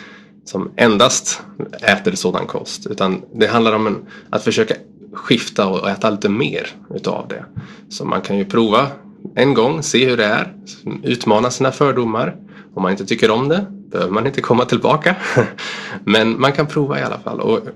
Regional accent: Sweden; Livsmedelsverket i Sverige, där jag kommer ifrån

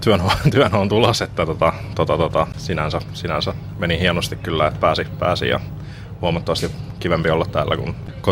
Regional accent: Turku, Southwest Finland, Finland; Turusta, jos kaikista paikoista. Hiukan pitkä matka oli

